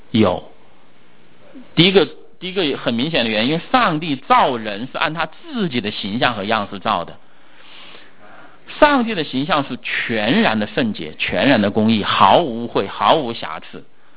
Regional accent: China; 但是作为我一个中国人，我看到这些，我心里怎么想呢？

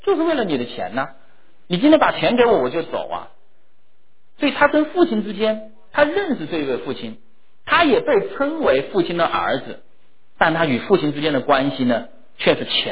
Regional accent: China; 我们中国人总在说知子莫如父，对不对？

